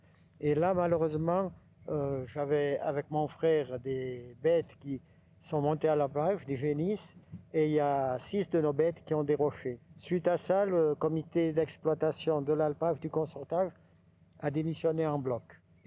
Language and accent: French; Valais, Switzerland; elle m'a suivi en tant que bon valaisan et un peu macho